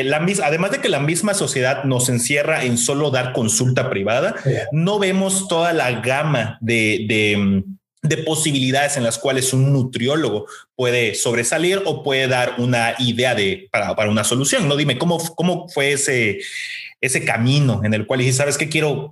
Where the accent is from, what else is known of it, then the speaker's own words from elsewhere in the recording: Mexico; nos define muchísimo lo como mexicanos nuestra comida.